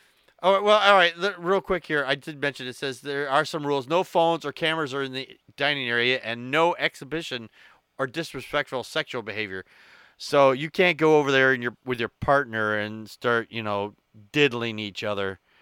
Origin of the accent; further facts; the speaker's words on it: Wisconsin, United States; Yeah, I'm from Wisconsin.